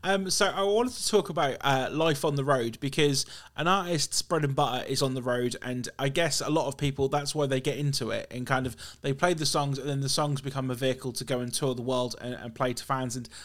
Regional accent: Norwich, East of England, United Kingdom; I'm from Norwich, and like, you know, we get very lucky in terms of bands coming through

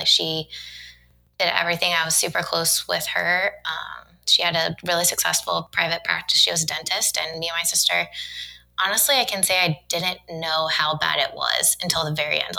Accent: Daytona Beach, Florida, United States; So we grew up in Daytona Beach. Yeah, like north, central-ish Florida.

